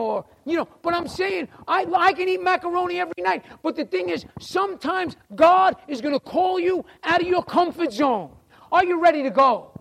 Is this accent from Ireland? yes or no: no; New York, United States; I'm from New York. It was a bad neighborhood.